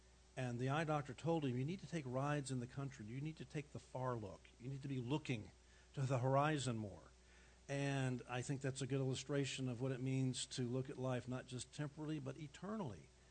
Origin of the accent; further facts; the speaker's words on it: Miami, Florida, United States; I grew up in Miami without air conditioning